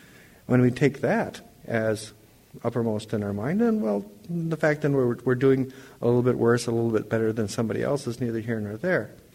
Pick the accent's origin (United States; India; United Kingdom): India; I am a psychologist who happens to be an Indian